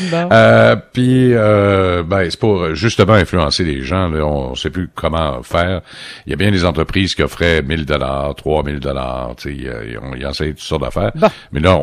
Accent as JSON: {"language": "French", "country": "Canada", "said": "Chez nous, au Canada, on m'a dit que il y avait comme un incitatif à l'embauche."}